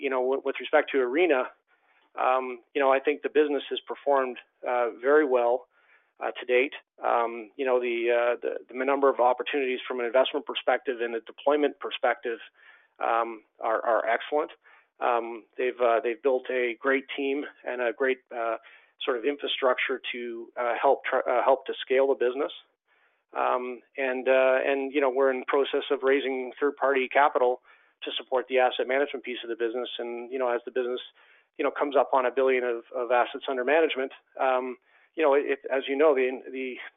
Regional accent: Canada; being a Canadian.

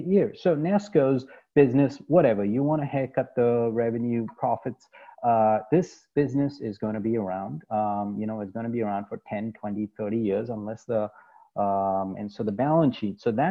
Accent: India; But starting off with my home country, India.

